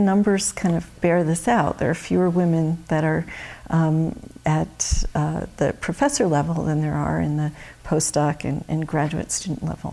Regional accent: New Jersey, United States; I grew up in New Jersey, the Northeast.

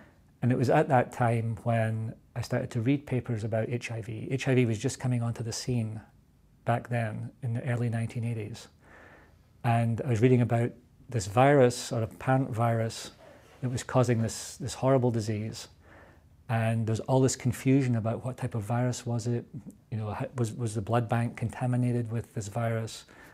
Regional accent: Scotland, United Kingdom; I actually grew up all over Scotland. My father had a job that required him to move every few years. And so we moved around different parts of Scotland and lived in different areas.

